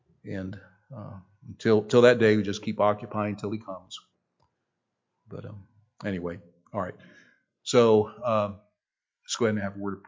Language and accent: English; United States; I'm glad I'm an American. Don't misunderstand me. I'm glad that I live in this land.